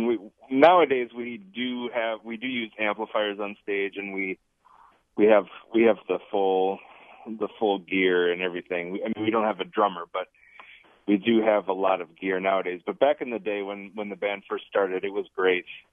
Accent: United States; And specifically, we're all from Minnesota and Wisconsin.

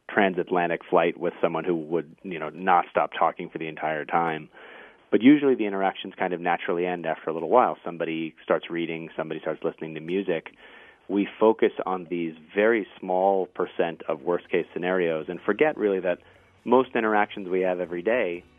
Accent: Boston, Massachusetts, United States; Well, I'm trying not to take that personally because I am from Boston, but I do think that there are regional differences.

